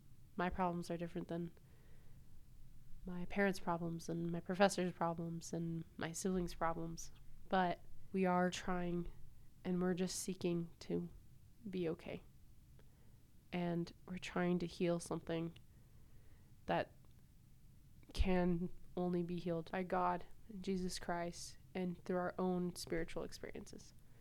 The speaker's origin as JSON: {"language": "English", "town": "Seattle", "region": "Washington", "country": "United States", "tie": "born or raised there", "said": "she lives in Seattle, I grew up in Seattle, so we got to bond over that."}